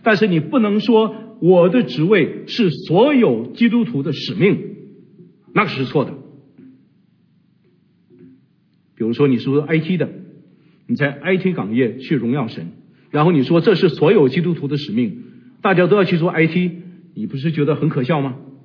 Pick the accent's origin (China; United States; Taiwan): China; 作为中国人